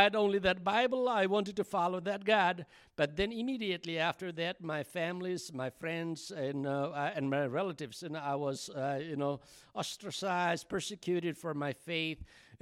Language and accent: English; Nepal; And so we are from Nepal.